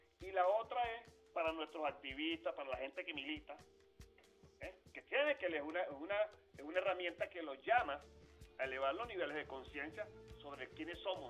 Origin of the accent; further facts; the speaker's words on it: Chuao, Aragua, Venezuela; En una fue mi pueblo de Chuao, se hizo en Barlovento